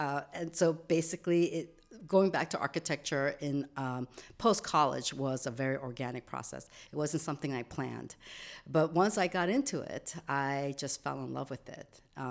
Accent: New York City, New York, United States; also born or lived in Seoul, South Korea; I am a New Yorker through and through, and I am a product, 100% product of New York City public school education. I am an immigrant from Seoul, Korea, and I came here in 1973.

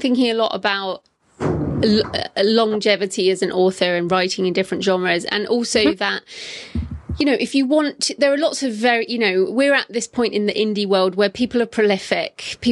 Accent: England, United Kingdom; Yeah, I'm English. So we don't do that either.

